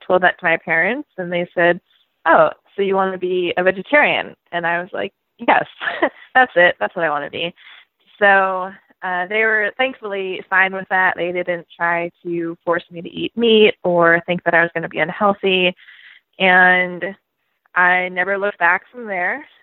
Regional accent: Maine, United States; now in Seattle, United States; So I've actually only been living in Seattle for about 4 years. I'm originally from Maine, so the complete opposite side of the country.

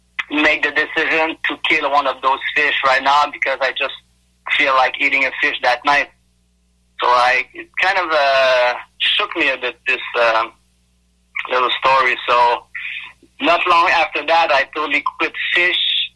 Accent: Quebec, Canada; I'm 48 years old, and I am originally from Quebec.

